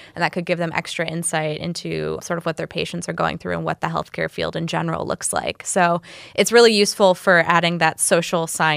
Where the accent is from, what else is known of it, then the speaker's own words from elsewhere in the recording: Warren, Michigan, United States; So I'm originally from Warren, Michigan, in Macomb County, and I grew up pretty working class.